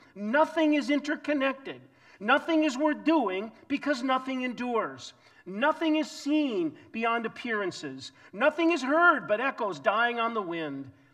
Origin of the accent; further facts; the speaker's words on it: Minnesota, United States; See, I come from Minnesota, Minnesota Viking fan. They came to Minnesota in 1961. I was 2 years old.